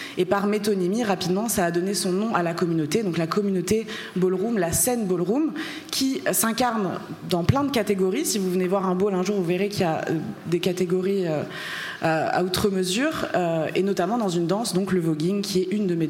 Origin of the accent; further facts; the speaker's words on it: Algeria; je suis algérienne, je suis née en Algérie, je suis une personne queer, je suis une personne identifiée comme femme